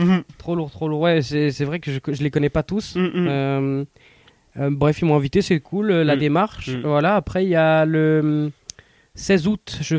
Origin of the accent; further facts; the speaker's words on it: Italy; Moi, je suis italien, comme tu dis, donc les Italiens sont quand même vachement croyants.